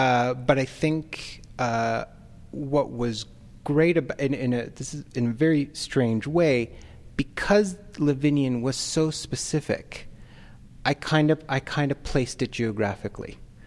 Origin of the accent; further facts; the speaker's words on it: Quebec, Canada; I grew up in Quebec, and in some ways, language is used as an exclusion